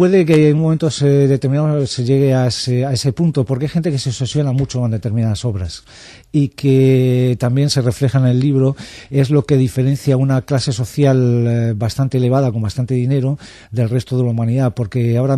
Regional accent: Segovia, Castile and León, Spain; cuando yo venía de Segovia a Madrid. Yo soy de Segovia

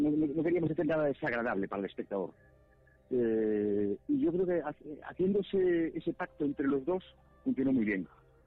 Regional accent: Galicia, Spain; now in Madrid, Spain; Gemma y yo somos gallegos

